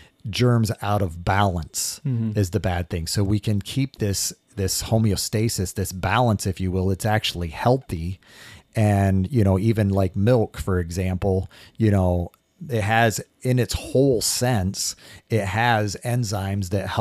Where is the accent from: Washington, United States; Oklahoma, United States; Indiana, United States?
Indiana, United States; Windfall; so many people from back where I grew up in Windfall didn't recognize me.